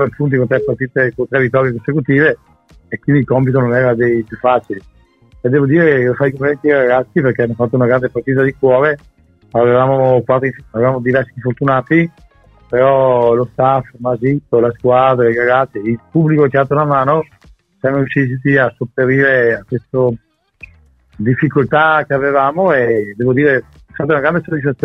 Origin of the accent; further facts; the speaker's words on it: Veneto, Italy; io gli auguro da buon veneto